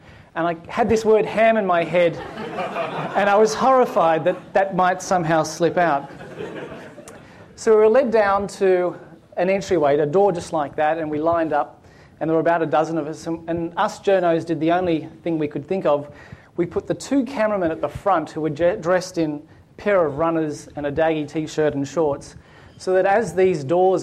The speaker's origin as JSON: {"language": "English", "country": "Australia", "said": "as an Australian, I instantly snubbed the Duke"}